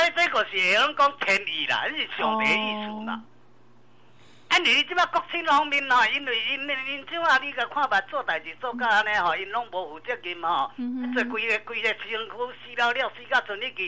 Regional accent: Taiwan; 咱台湾人个比佫较高咧，咱台湾人佫较巧咧

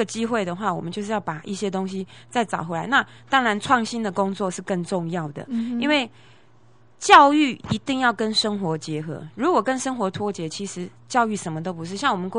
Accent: Taiwan; 然后我又从小在眷村长大

